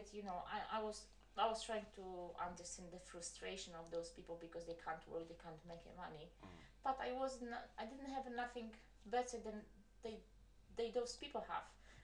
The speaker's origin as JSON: {"language": "English", "country": "Poland", "accent": "Polish", "second_language": "English", "said": "I never ever will be, you know, give up with my Polish strong accent because it's not possible."}